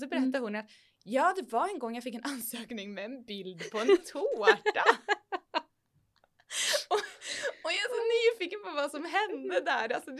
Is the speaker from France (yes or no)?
no; Norway; now in Sweden; I och med att jag är norsk medborgare. Jag måste alltid skicka in så här... frågeformulär på att jag liksom får vara i Sverige.